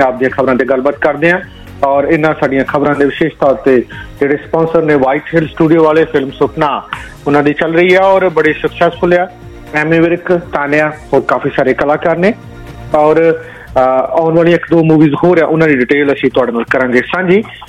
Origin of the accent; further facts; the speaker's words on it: Punjab, India; ਪੰਜਾਬੀ ਤੇ ਸਾਨੂੰ ਬਹੁਤ ਜਿਹੜਾ ਪਿਆਰ ਹੈ ਔਰ ਅਸੀਂ ਮਾਣ ਮਹਿਸੂਸ ਕਰਦੇ ਹਾਂ ਕਿ ਅਸੀਂ ਪੰਜਾਬੀ ਹਾਂ।